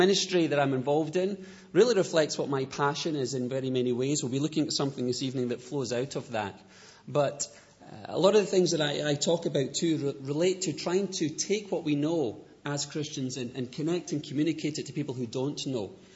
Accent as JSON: {"language": "English", "town": "Edinburgh", "region": "Scotland", "country": "United Kingdom", "tie": "born or raised there", "also_born_or_lived": "Chicago", "moved": "as an adult", "said": "I am from Edinburgh. Grew up in the city here and moved to the States at one point to go and study at Moody Bible Institute in Chicago."}